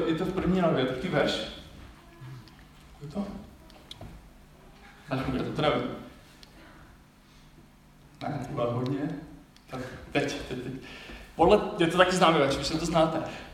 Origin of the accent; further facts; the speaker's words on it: Vsetín, Zlín Region, Czechia; jsem ze Vsetína